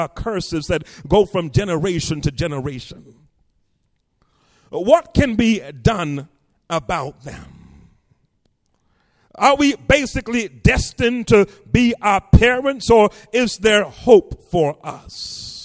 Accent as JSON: {"language": "English", "region": "England", "country": "United Kingdom", "tie": "born or raised there", "said": "I remember as a child growing up in England"}